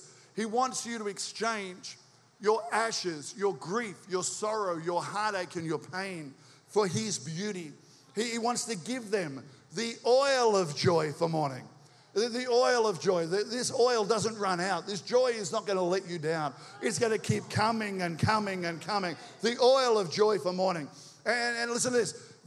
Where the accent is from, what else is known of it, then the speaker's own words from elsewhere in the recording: Australia; All right, I'm from Australia. I'm here to help.